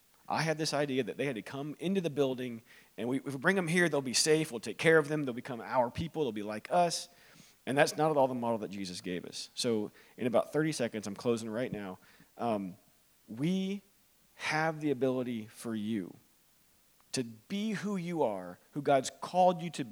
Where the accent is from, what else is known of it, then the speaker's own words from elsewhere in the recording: Florida, United States; I'm from Florida, and my daughter is right there.